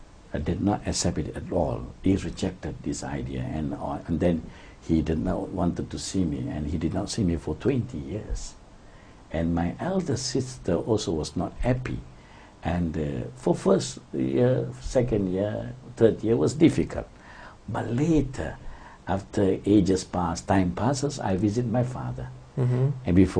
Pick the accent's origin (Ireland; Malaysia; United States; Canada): Malaysia; George Town, Penang; I'm from Penang, Georgetown.